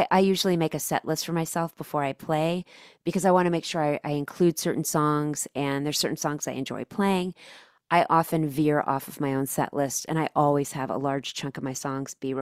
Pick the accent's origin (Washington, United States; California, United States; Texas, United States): Texas, United States; Dallas; because I'm from Dallas